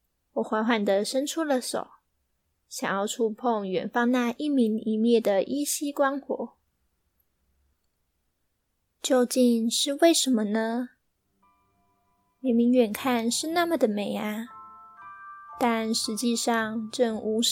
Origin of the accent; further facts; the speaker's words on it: Kaohsiung, Taiwan; 就是我是高雄人， 然后在小时候，每次去屏东的时候，从屏东每次要回高雄都会经过一个大桥